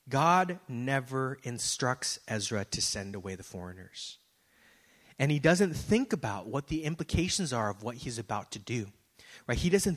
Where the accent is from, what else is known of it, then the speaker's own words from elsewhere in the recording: San Francisco, California, United States; Now, I grew up in San Francisco